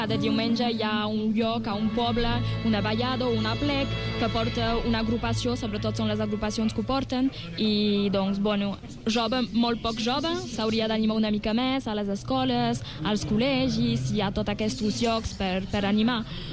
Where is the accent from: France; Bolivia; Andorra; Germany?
France; Sorède, Occitania; parla del poble on soc, de Sorreda